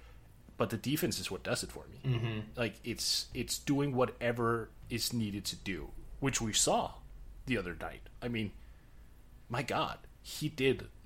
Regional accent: Denmark; first language Danish; English is a second language; I dared writing in my native tongue on Twitter. And I apparently shouldn't have, because the American followers that I have are like, oh, he tweeted in Danish for an hour.

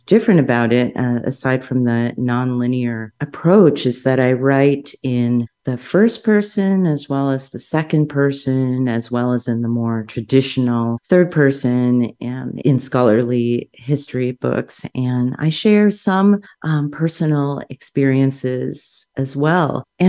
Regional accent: New York City, New York, United States; I'm a second generation Filipino American, and one of my earliest observations from my childhood growing up in New York City

